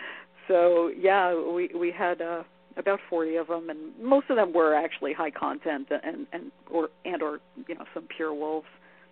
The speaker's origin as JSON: {"language": "English", "town": "Brooklyn", "region": "New York", "country": "United States", "tie": "born or raised there", "moved": "as an adult", "lives_now": "Los Angeles, United States", "said": "I grew up in New York, in Brooklyn, and I moved out to L.A. From Brooklyn to Hollywood."}